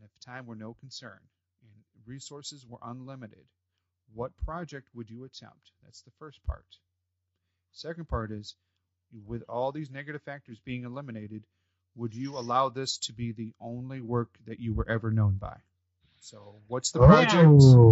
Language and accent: English; Canada; I'm Canadian, so I mean a Canadian swallow.